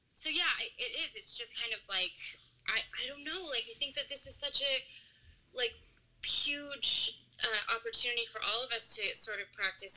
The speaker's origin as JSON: {"language": "English", "country": "United States", "said": "you know, I'm from the States, and it's being hit really hard"}